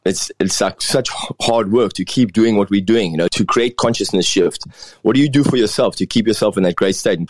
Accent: Durban, KwaZulu-Natal, South Africa; I remember growing up in Durban, South Africa, when I used to paddle out and the water was so clean and so clear.

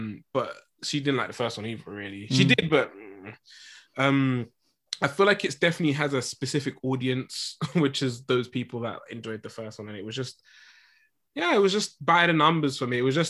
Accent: United Kingdom; And it's fine, but as a British person, I was just literally

